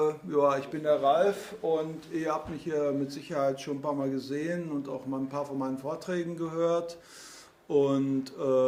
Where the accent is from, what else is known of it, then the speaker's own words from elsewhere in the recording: Moers, North Rhine-Westphalia, Germany; Aber ich bin halt in Moers am Niederrhein geboren worden.